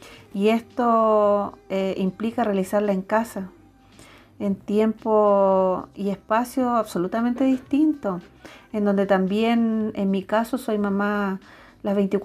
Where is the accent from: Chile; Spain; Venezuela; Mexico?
Chile; en Diego de Almagro y en El Salvador a partir de los 12 años. Luego de salir de cuarto medio me fui a estudiar a Valparaíso para finalmente regresar a mi ciudad natal